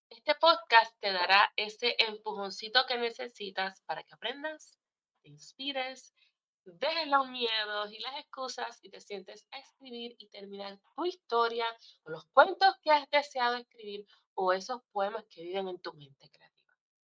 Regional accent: Puerto Rico; soy puertorriqueña y vivo en el archipiélago de Puerto Rico.

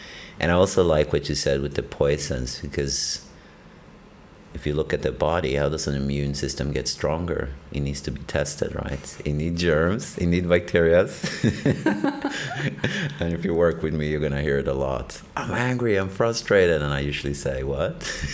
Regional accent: Sweden; So I'm originally from Sweden

